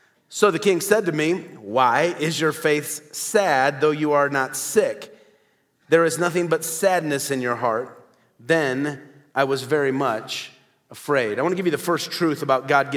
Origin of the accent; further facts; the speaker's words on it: Midwest, United States; I grew up in the Midwest, and very often when I would drive to school in the mornings in the wintertime